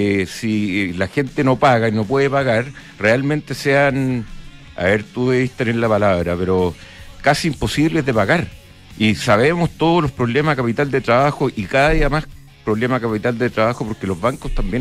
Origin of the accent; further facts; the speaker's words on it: Chile; nosotros como chilenos